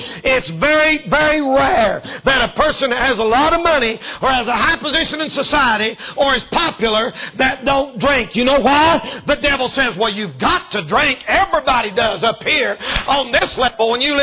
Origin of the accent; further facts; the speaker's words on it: Marion, North Carolina, United States; I grew up in Marion, and all my life in Marion, it was a dry county.